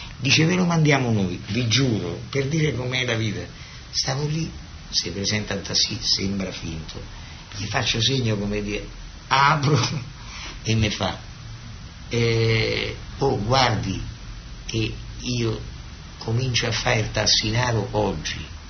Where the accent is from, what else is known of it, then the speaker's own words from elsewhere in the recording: Terni, Umbria, Italy; Io sono di Terni, dei Burini, non sono di Roma